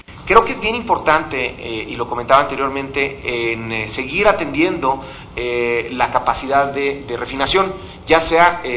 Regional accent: Mexico; Creo que también es nuestro deber como ciudadanos y como mexicanos hacer pues señalamientos propositivos

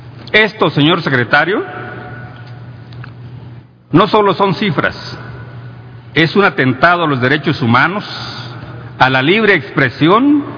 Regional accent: Guerrero, Mexico; Vengo del estado de Guerrero y los ciudadanos allá vivimos con temor permanente.

